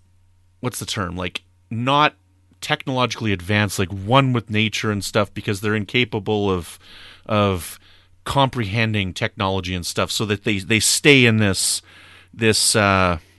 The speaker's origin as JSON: {"language": "English", "country": "Canada", "also_born_or_lived": "Pinehouse Lake, Canada / La Ronge, Canada", "said": "I'm from Canada. I've lived in Northern Canada, right?"}